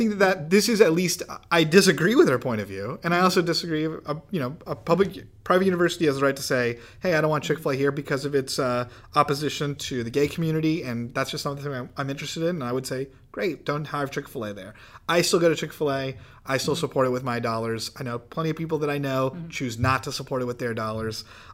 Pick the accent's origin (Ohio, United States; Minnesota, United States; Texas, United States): Texas, United States; San Antonio; San Antonio Airport, yep. My hometown